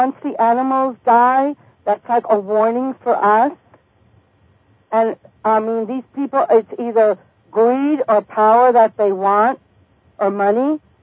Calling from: New York, United States; I'm calling from upstate New York.

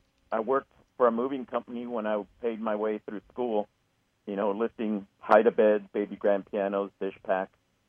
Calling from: Indiana, United States

